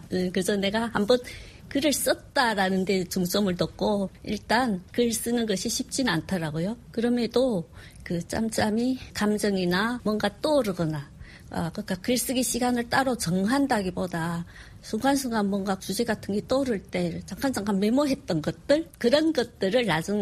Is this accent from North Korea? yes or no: yes; North Korea; now in South Korea; 남한에 정착한 신 남한 사회의 한 일원이고 한 성원이긴 하지만 아직도 그 우리 그 정체성, 개체성에는 고향이 북한이라는 그 색깔이 완전히 이렇게 동화되진 않아 있어요.